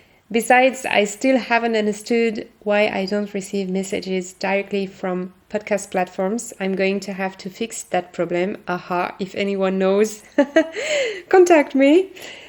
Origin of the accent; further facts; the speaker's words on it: France; accent: French; English is a second language; And I guess it's my French accent.